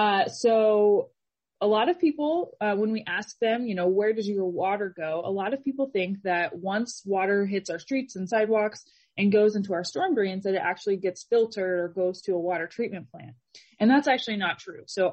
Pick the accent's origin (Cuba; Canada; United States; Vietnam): United States; Washington; now in Salem, United States; I mean, I am originally from Washington, and so I came to Salem to go to Willamette